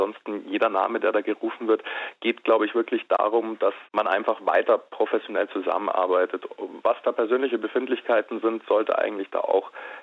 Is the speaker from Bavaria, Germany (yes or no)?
yes; Munich, Bavaria, Germany; ich speziell als Münchner auch erwartet hätte